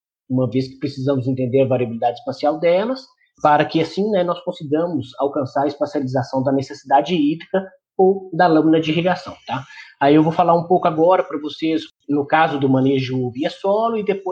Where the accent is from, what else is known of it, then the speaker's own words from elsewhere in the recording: Papagaios, Minas Gerais, Brazil; Sou mineiro, natural de Papagaios, cidade localizada a aproximadamente 141 quilômetros da capital.